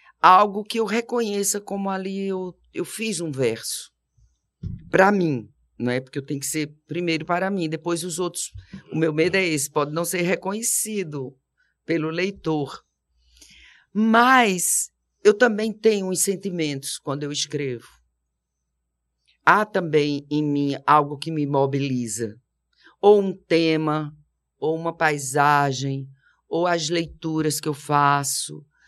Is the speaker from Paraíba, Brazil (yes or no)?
yes; Paraíba, Brazil; Quando eu era criança, no Nordeste, Eu tinha meus tios ainda vivos na época, eu ia para as fazendas deles, do meu avô e dos meus tios, lá no interior da Paraíba, perto de Campina Grande